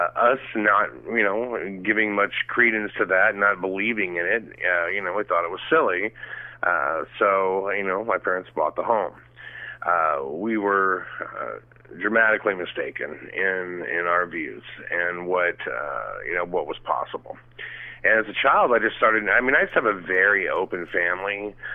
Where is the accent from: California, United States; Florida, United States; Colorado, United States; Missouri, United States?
Florida, United States; born there; And I was born in Eglin Air Force Base in the Gulf Breeze, which is known for UFO sightings.